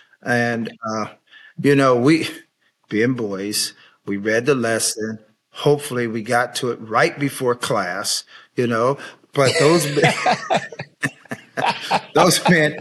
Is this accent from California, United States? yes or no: yes; Sacramento, California, United States; I grew up in Sacramento, the capital of California, and I grew up in St. Paul Missionary Baptist Church.